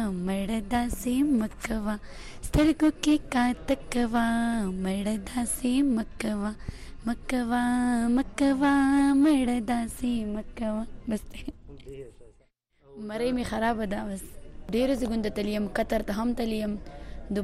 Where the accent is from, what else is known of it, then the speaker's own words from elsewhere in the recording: Swat, Khyber Pakhtunkhwa, Pakistan; زه د سوات اوسیدونکی یم